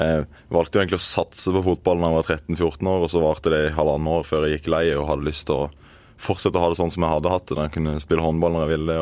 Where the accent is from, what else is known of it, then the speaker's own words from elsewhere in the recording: Øyslebø, Agder, Norway; Jeg er født og oppvokst i Marnardal kommune på et bittelite sted som heter Øyslebø